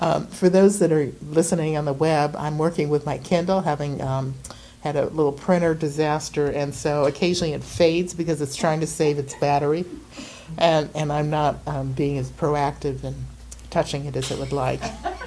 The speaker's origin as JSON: {"language": "English", "region": "Connecticut", "country": "United States", "tie": "born or raised there", "said": "And his brother actually went to the Hartford Seminary, which is from my hometown, Connecticut."}